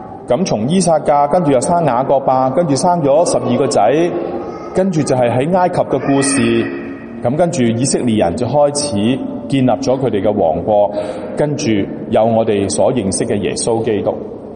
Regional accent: Guangdong, China; 因为呢我哋广东人所讲嘅妹仔大过主人婆啦

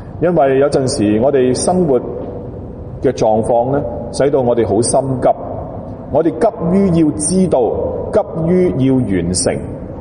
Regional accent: Guangdong, China; 所以我们广东人有一句说话讲的

